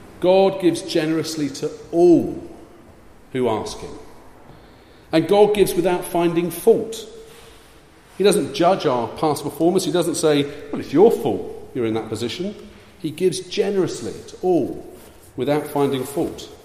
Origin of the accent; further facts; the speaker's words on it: South West England, United Kingdom; I grew up in Cornwall. If you had a sea view, your house was worth more